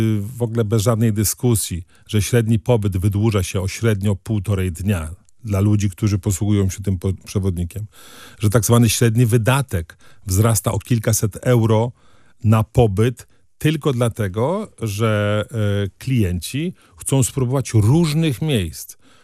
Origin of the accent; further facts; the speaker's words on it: Pomeranian Voivodeship, Poland; Jestem jako Pomorzanin dumny z tego, że przewodnik wchodzi na Pomorze.